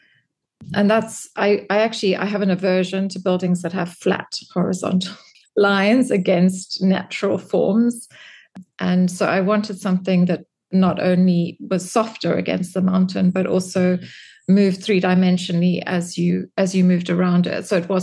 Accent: South Africa; now in London, United Kingdom; I'm South African originally, so I still have family in Johannesburg, and I go and visit them on the way.

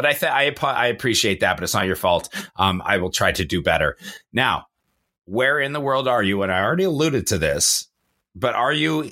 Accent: Canada; especially for me, growing up and being Canadian and having obviously studied French, I should be better than I am at saying the de Rossier.

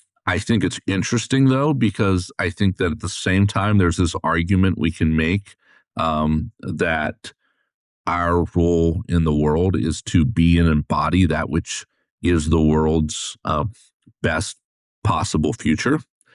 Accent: United States; Today, you know, growing up in America, it's very hard to kind of picture that.

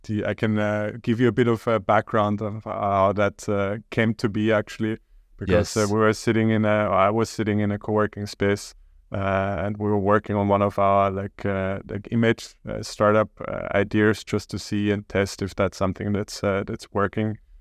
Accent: Austria; now in Netherlands; So I'm originally from Austria, but decided quite early on to move to the Netherlands

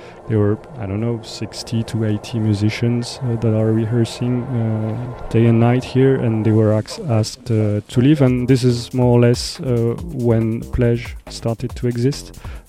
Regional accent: Grenoble, Auvergne-Rhône-Alpes, France; And so, when I travel around in the music scene and say that I come from Grenoble, those are the two things that people talk about.

